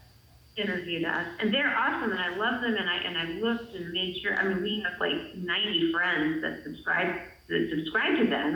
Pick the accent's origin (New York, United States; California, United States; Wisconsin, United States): California, United States; I'm from the South, the San Francisco Bay Area, or that's where we live